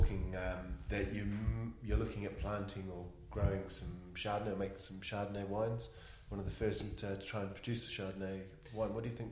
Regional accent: New Zealand; now in United Kingdom; I moved over to the UK from New Zealand, and when I heard about English wine, I was a bit shocked and a bit worried.

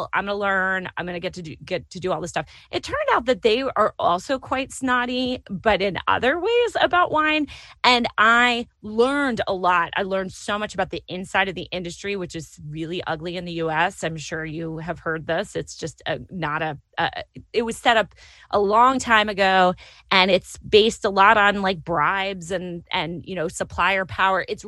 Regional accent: New York, United States; also born or lived in San Francisco / Boston; I mean, I'm from New York, you know, North Carolina, where I live is really academic.

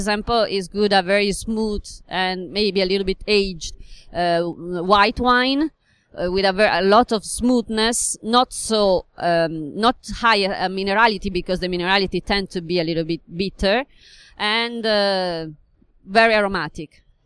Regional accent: Piedmont, Italy; English is a second language; I'm from Piedmont, and then I can say that my favorite combination is the meat with a red wine.

